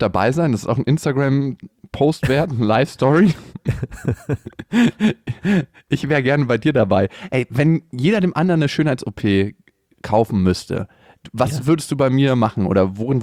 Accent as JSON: {"language": "German", "region": "Berlin", "country": "Germany", "tie": "born or raised there", "said": "und da bin ich dann quasi aufgewachsen und geboren worden, also nicht in der Wohnung, aber im Krankenhaus nebenan. Eigentlich bin ich aus Friedenau und nicht aus dem harten Neukölln, wie ich das gerne wäre."}